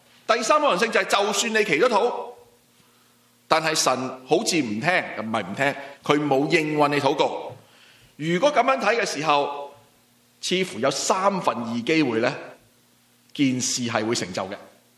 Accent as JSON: {"language": "Chinese", "country": "Hong Kong", "tie": "born or raised there", "said": "作为一个在香港土生土长的人"}